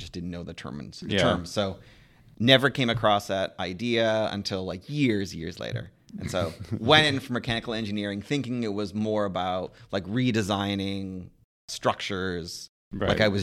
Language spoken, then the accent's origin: English; Indiana, United States; Undergrad, I'm from Indiana originally. I went to Indiana University.